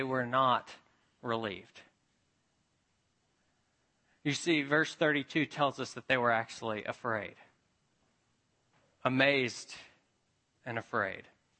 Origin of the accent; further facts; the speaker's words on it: Memphis, Tennessee, United States; For me, growing up in Memphis, it was always reaching West Memphis, and a particular spot in West Memphis, which was across the river in Arkansas